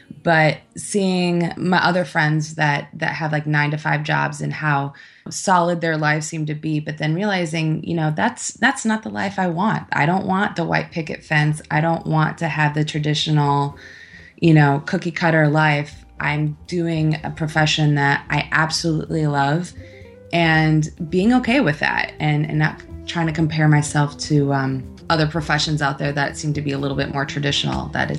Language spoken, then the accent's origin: English; Chicago, Illinois, United States; I'm from Chicago